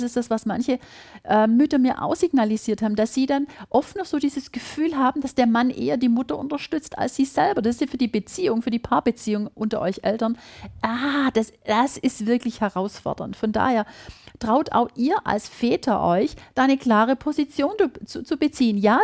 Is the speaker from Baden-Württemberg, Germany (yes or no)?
yes; Baden-Württemberg, Germany; accent: Swabian; du hörst an meiner Sprache, ich komme aus dem Schwabenland